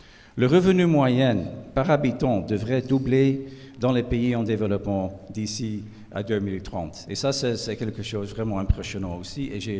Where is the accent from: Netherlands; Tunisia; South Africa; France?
Netherlands; first language Dutch; French is a second language; Je suis néerlandais